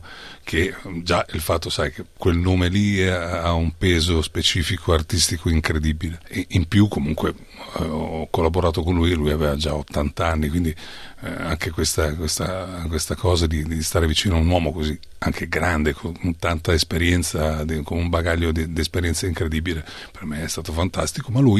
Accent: Catania, Sicily, Italy; accent: Catanese dialect; now in Parma, Italy; 40 anni di vita vissuta fra Parma e Reggio Emilia, ancora oggi in casa comunque io parlo il dialetto catanese con i miei figli, e i miei figli capiscono, parlano anche il dialetto siciliano

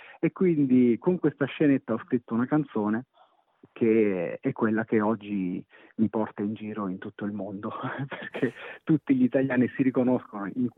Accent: Abruzzo, Italy; now in Milan, Italy; io sono abruzzese, ma la mia casa è a Milano.

